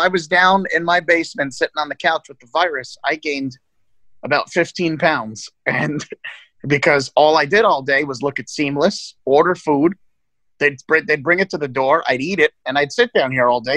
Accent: Brooklyn, New York, United States; We're from Brooklyn. We don't know how to maintain grass.

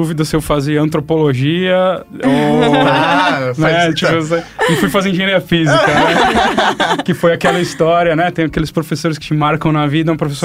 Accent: Santos, São Paulo, Brazil; Eu sou santista, né?

